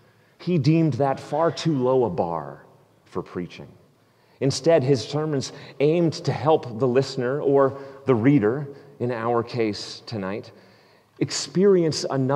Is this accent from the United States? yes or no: no; Canada; And as a kid growing up in Canada, nothing was more fun at recess than a freshly piled snow plowed pile of snow.